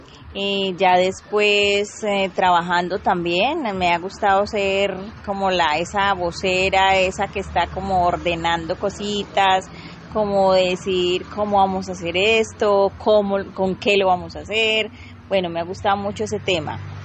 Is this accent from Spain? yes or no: no; Riosucio, Caldas, Colombia; born there; now in Quindío, Colombia; yo llevo más de 30 años en el departamento del Quindío, pero soy nacida en Río Sucio, Caldas.